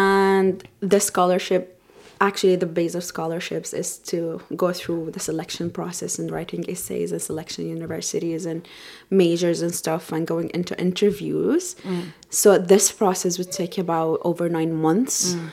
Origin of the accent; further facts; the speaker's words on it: Gaza Strip, Palestine; now in Dublin, Ireland; Well, I'm from Palestine, specifically Gaza. I came to Ireland after a long year of preparation to study my master's here in UCD.